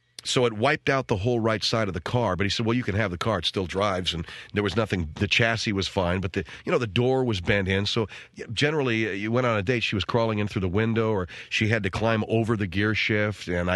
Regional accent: Arcadia, California, United States; I grew up in Arcadia, so it was a big industry in my town. My little town of Arcadia, the horse racing was a big deal.

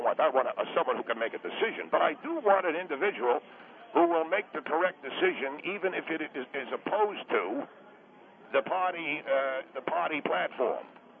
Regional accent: Northeast, United States; I'm sorry. I have an accent. I come from the Northeast.

